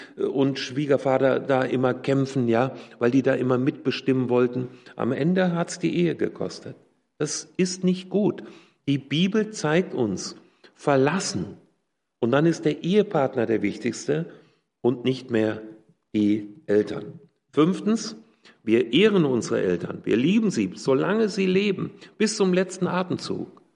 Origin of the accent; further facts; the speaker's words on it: Hesse, Germany; Ich komme aus Nordhessen, aus der Nähe von Kassel. Und meine Eltern waren ganz schlichte nordhessische Bauers- und Handwerkersleute.